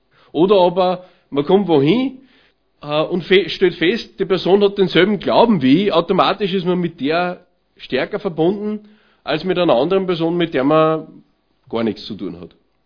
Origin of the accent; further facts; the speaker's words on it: Austria; da ist er Österreicher und ich bin Österreicher